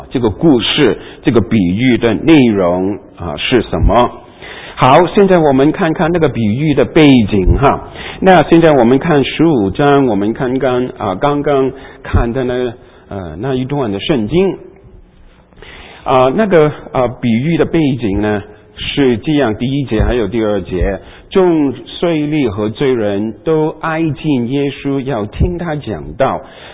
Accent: Hong Kong; 就等于我以前哈在香港长大的时候呢，那我们就替英国政府打工哈

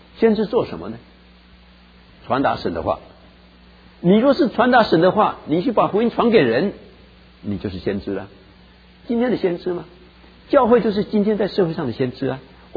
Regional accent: China; 我们中国人呢就讲的简单了

